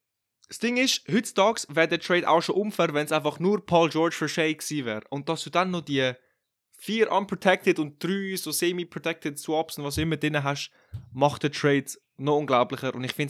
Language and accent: German; Italy; German is a second language; Als Italiener ist das auch sehr stereotypisch von uns.